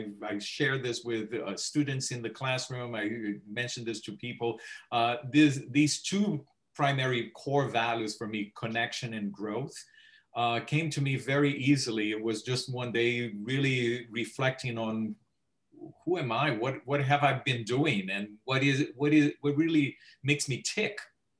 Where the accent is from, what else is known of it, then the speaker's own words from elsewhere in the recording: Brazil; now in United States; I am originally from Brazil, but I have been living in the U.S. and the northeast of U.S., very close to New York City, for the 29 years now. So it's been quite a long time that I moved to this country.